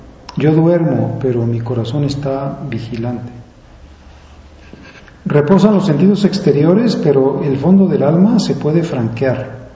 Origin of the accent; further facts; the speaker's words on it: Mexico; born there; Y si yo digo, pues no, ¿cómo fui a nacer en México?